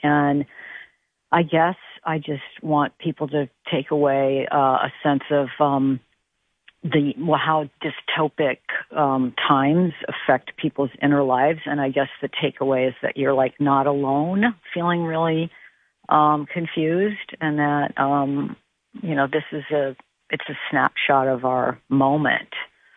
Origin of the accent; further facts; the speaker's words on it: Chicago, Illinois, United States; Chicago is my hometown. I'm absolutely thrilled to be leaving.